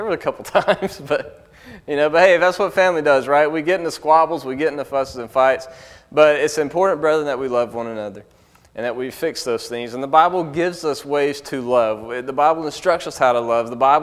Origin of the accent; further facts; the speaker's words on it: Alabama, United States; I kind of grew up that way. I grew up in there in Alabama, and where my house was completely surrounded by family land.